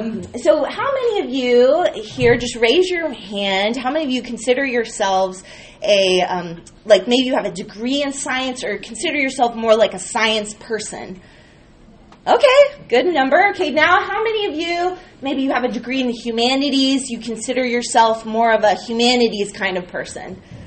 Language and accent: English; California, United States; I am from California originally, so it's real fun to be back.